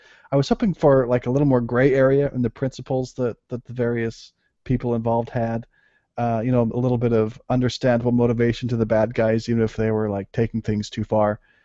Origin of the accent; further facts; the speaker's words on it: United States; me being an American, I'm like, I don't know the difference there.